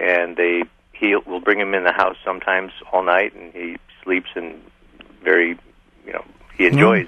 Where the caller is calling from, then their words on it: Georgia, United States; I'm in South Georgia.